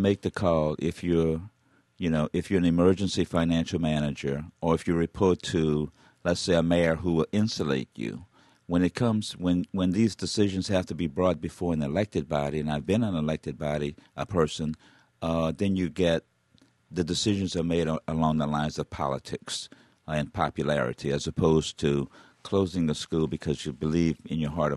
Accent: the South, United States; now in Detroit, United States; you know, I grew up in the South, but I've never been had so much you know, racial attacks pointed to me as I've had since I've been in Detroit.

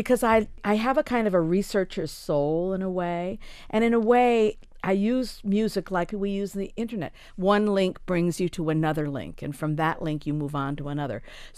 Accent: Hawaii, United States; moved away as an adult; Well, I lived in Hawaii my whole life. I was born in Hawaii, and I lived there until I was 19 years old. And it was sort of like a crossroads.

